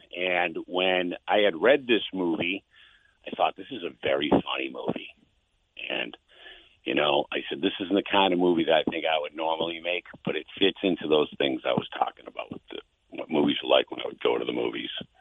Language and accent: English; Boston, Massachusetts, United States; I was born in South Boston, and the thing about South Boston is that that's the greatest family I've ever known. My entire family is from South Boston.